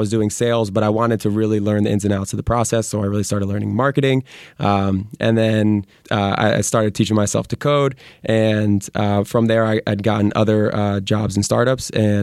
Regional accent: Connecticut, United States; moved away as an adult; now in Los Angeles, United States; I am not. I'm originally from Connecticut.

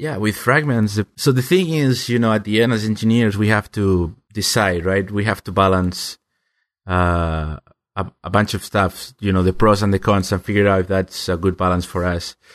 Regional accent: Spain; I'm originally from Spain, and I was working as an Android developer there.

